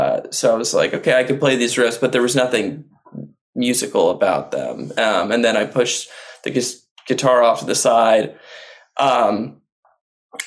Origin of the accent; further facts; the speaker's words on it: Yuma, Arizona, United States; Yeah, I grew up originally in Yuma, Arizona